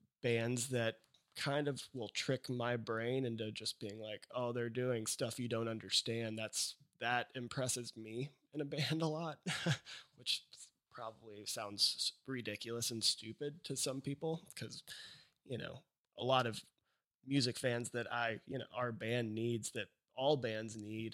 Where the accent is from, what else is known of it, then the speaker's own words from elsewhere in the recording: Texas, United States; Well, I mean, I grew up in Texas, and there's a lot of gangster rap down in Texas.